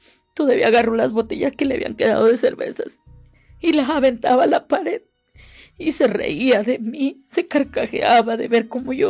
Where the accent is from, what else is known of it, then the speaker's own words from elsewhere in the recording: Coatzacoalcos, Veracruz, Mexico; ¿verdad? Yo soy de Coatzacoalcos, Veracruz.